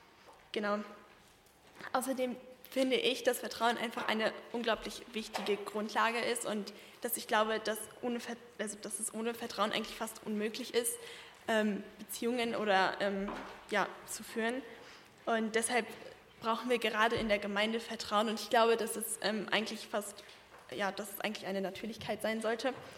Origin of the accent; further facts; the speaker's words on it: Herford, North Rhine-Westphalia, Germany; ich komme aus Herford.